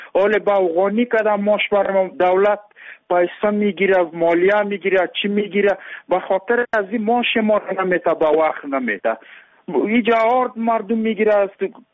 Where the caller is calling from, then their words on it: Andar, Ghazni, Afghanistan; ما ولایت غزنی ولسوالی اندر هستیم